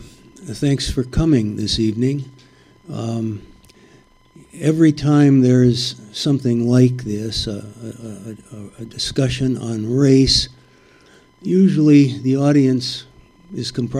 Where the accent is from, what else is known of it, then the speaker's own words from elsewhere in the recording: Duluth, Minnesota, United States; moved away as an adult; And I was born and raised in Duluth. I spent my first 25 formative years there.